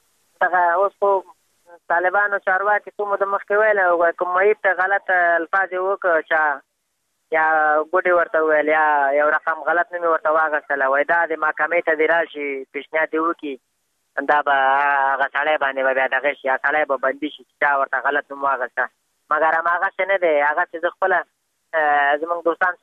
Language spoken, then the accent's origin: Pashto; Afghanistan; موږ هم د افغانستان بچیان یو د افغانستان معلولین یو